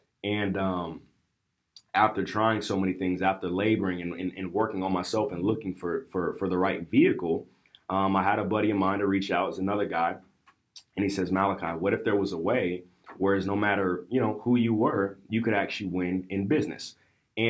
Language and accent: English; Sacramento, California, United States; I'm from Sacramento, California, by the way. West Coast, the best coast.